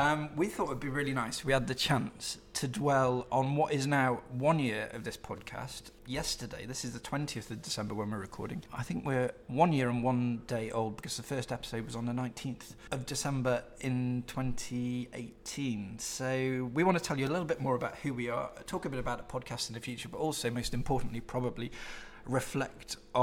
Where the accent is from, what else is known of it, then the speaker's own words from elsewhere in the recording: West Midlands, United Kingdom; now in London, United Kingdom; I live with my wife and son in West London. I'm from Staffordshire originally, which is a little county right in the middle of England.